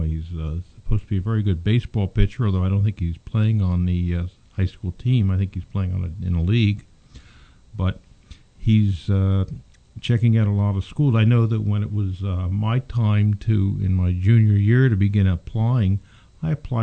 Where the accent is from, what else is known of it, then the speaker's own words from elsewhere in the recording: New York City, New York, United States; I was used to an urban environment because I came from New York City, and I always liked Philly sports as well as New York sports.